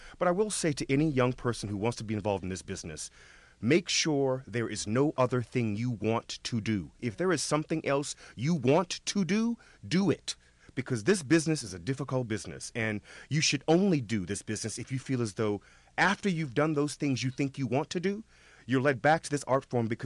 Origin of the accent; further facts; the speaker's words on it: New Orleans, Louisiana, United States; Because where I came from, as an African-American man growing up in the South in New Orleans, art was a luxury item.